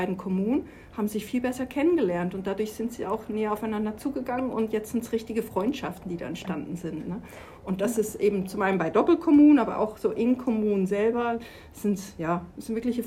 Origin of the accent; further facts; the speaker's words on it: Switzerland; Ich werde per 1.10. in meine Heimat zurückgehen, in die Schweiz. Ich bin gebürtige Schweizerin